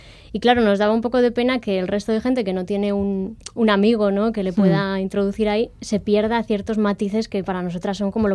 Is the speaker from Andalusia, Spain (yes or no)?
no; Catalonia, Spain; now in Bermeo, Spain; yo soy catalana.